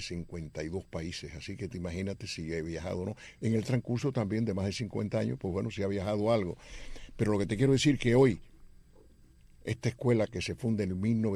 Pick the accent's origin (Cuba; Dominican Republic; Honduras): Cuba; Vereda Nueva, Artemisa; resulta que mi pueblo, que era un pueblecito muy pequeño en aquella época, encantador, se llama Vereda Nueva